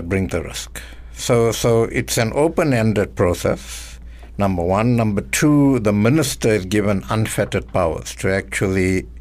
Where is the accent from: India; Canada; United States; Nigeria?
India; Just because I'm an Indian, you're asking me about Guptas.